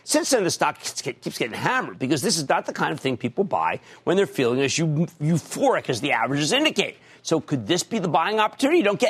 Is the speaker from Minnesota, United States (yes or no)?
no; Philadelphia, Pennsylvania, United States; I'm from Philadelphia and I like it on my soft pretzels.